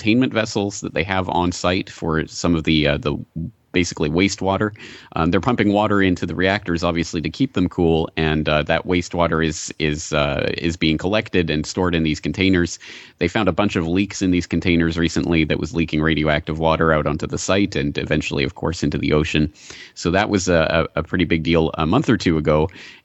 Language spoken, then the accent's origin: English; Canada; I am Canadian, but I've become a bit of a wussy for the last 9 years, 10 years here.